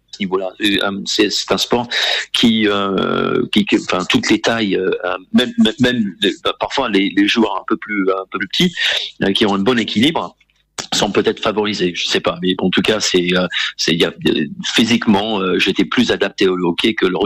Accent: England, United Kingdom; French is a second language; now in France; Je viens d'Angleterre. D'origine. Oui, mes origines sont britanniques, hein, mais j'ai le plaisir de vous confirmer aujourd'hui que l'année dernière, j'ai eu le privilège de qu'on m'accorde la nationalité française aussi.

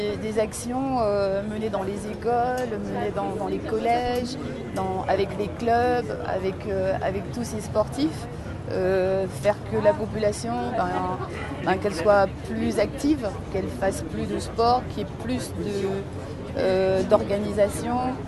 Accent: Guadeloupe; De plus, moi, je suis guadeloupéenne.

